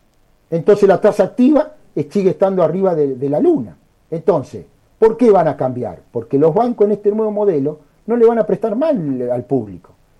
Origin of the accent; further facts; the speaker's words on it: Carlos Pellegrini, Santa Fe, Argentina; una localidad de la zona núcleo de 8.000 habitantes, como es mi pueblo, Carlos Pellegrini